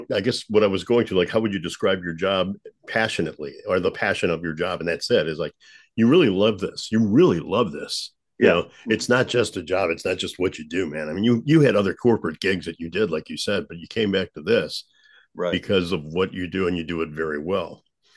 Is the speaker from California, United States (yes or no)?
no; St. Louis, Missouri, United States; I grew up in St. Louis. I'm a big hockey fan.